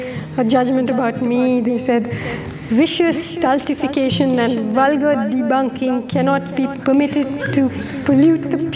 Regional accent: Kerala, India; I grew up in Kerala, which had the first ever democratically elected Marxist government in the world.

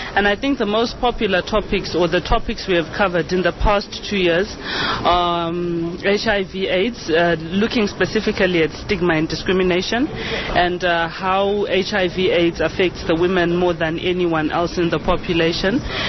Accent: Zimbabwe; I am from Zimbabwe.

